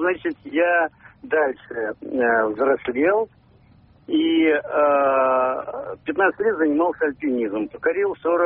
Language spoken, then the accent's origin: Russian; Volgograd, Volgograd Oblast, Russia; я из Волгограда.